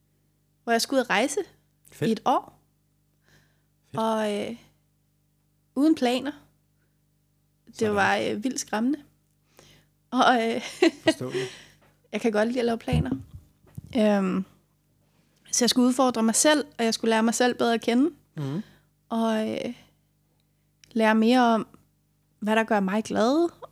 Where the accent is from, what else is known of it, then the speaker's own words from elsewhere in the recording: Frederikssund, Capital Region of Denmark, Denmark; also born or lived in Copenhagen; Jeg kommer fra Frederikssund.